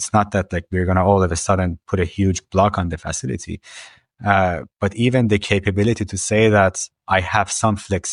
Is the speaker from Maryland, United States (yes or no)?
yes; Baltimore, Maryland, United States; electricity prices in my hometown of Baltimore are going to go up by 20%.